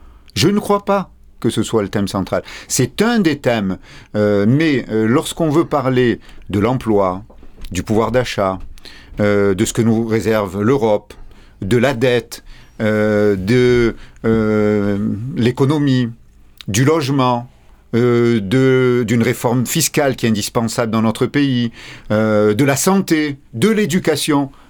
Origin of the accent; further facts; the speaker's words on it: Algiers, Algiers Province, Algeria; born there; je suis né à Alger, j'ai vécu.